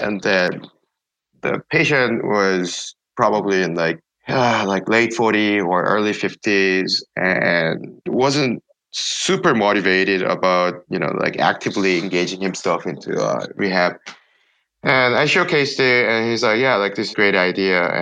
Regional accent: South Korea; I grew up in South Korea in '80s, and it was not the same country even.

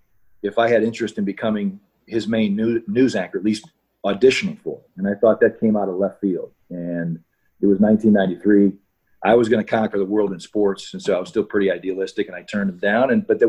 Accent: St. Louis, Missouri, United States; And he looked at me like, you're from St. Louis? I said, you don't know I'm from St. Louis?

